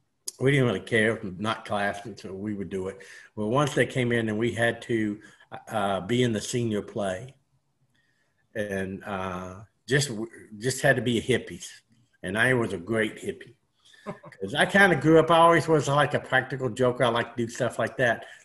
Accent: Louisville, Kentucky, United States; I was from Louisville, Kentucky. I went to high school when I was a senior

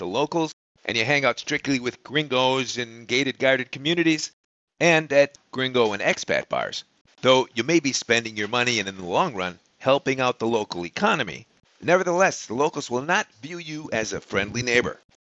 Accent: Chicago, Illinois, United States; After all, I am from Chicago.

